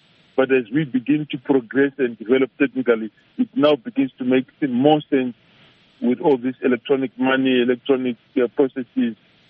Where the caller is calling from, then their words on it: Harare, Zimbabwe; I'm calling from Harare.